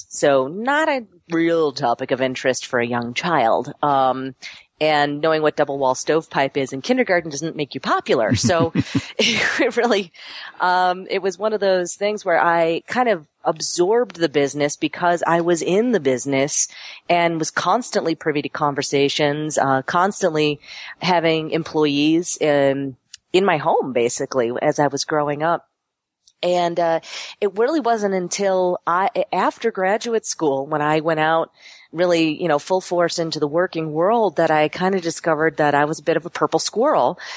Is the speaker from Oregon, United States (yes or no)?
no; Buffalo, New York, United States; now in Costa Rica; Thank you. That's one of the reasons I live here is because I'm from Buffalo.